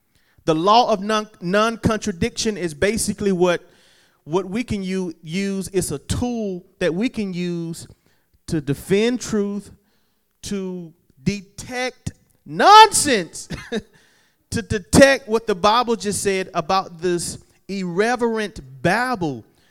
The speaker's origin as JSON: {"language": "English", "country": "China", "tie": "born or raised there", "second_language": "English", "said": "I did not grow up like that. I grew up in China."}